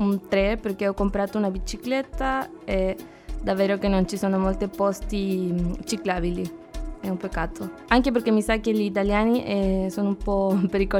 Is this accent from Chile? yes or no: yes; Santiago, Santiago Metropolitan, Chile; Italian is a second language; now in Cagliari, Italy; Di Santiago, la capitale di Cile.